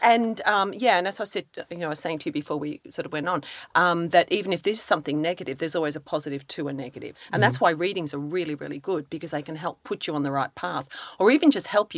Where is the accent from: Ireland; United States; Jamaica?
Ireland; I thought being the Irish here, we're bringing the magical unicorns.